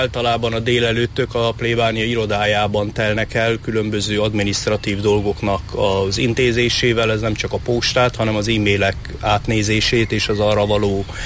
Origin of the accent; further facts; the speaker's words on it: Vecsés, Pest, Hungary; Vecsésen nőttem fel, és ott mutattam be az első Szentmisémet.